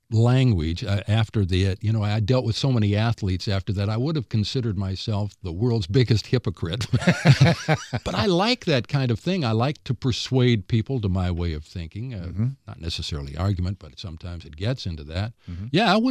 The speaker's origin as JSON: {"language": "English", "town": "Waverly", "country": "United States", "tie": "born or raised there", "said": "So it was a great experience when I came to my hometown, Waverly, when I was seventh or eighth grade."}